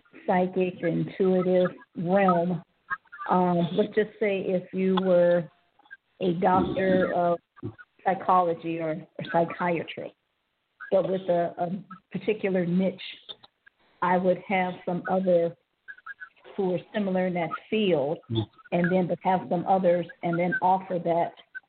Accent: Cleveland, Ohio, United States; I'm from Cleveland, Ohio.

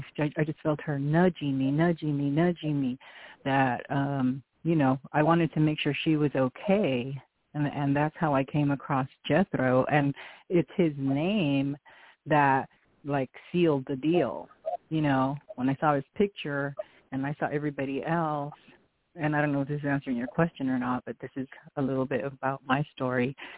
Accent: Oakland, California, United States; also born or lived in Bakersfield; I was born in Bakersfield, and I was raised in Oakland.

